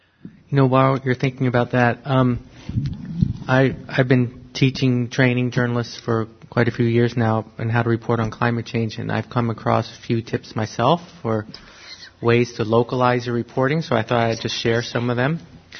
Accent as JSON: {"language": "English", "region": "New York", "country": "United States", "tie": "born or raised there", "said": "in my hometown, just a small example, I grew up in New York."}